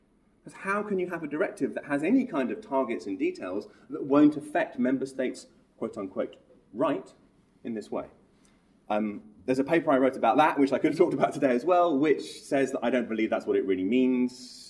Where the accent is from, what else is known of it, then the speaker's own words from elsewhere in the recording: United Kingdom; I'm a Brit, so I can say that.